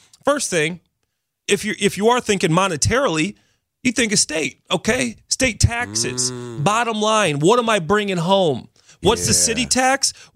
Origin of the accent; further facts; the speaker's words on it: Chicago, Illinois, United States; I'm a Bears fan. I'm from Chicago.